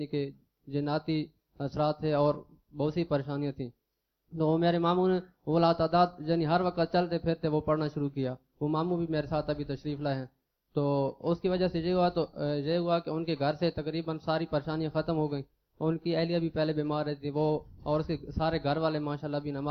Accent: Talagang, Punjab, Pakistan; میرا تعلق تلگنگ سے ہے

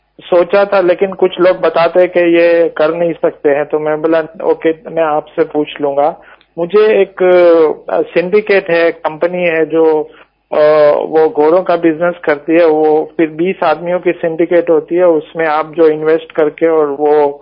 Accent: Mumbai, Maharashtra, India; now in London, United Kingdom; ہم لندن میں رہتے ہیں, میں انڈیا کا ہوں, بمبئی کا ہوں

